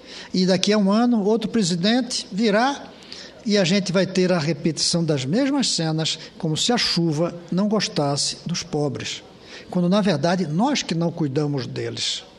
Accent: Northeast Region, Brazil; nós somos nordestinos e talvez vivenciemos isso mais que os outros.

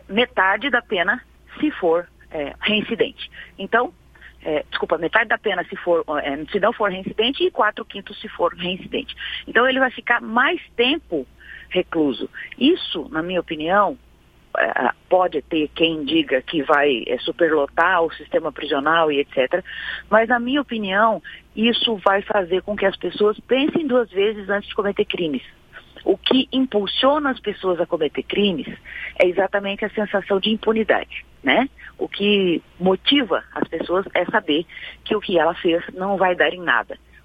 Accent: Mato Grosso, Brazil; bom dia aí para os ouvintes de Mato Grosso, que você acabou de citar na minha terra.

